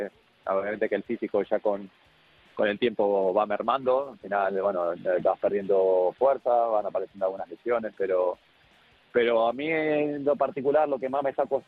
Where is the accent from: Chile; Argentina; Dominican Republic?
Argentina; accent: Basque; now in Spain; me siento de este lugar, pero cuando voy a Argentina me siento que estoy en mi tierra, pero mis amigos me dicen que tengo acento vasco. Es una mezcla de los dos lugares.